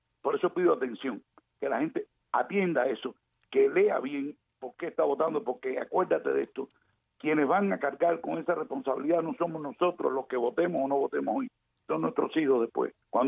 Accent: Colombia; Sí, pero yo vengo de Colombia.

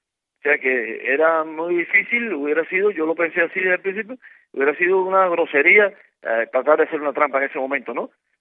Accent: Cuba; yo soy un cubano más

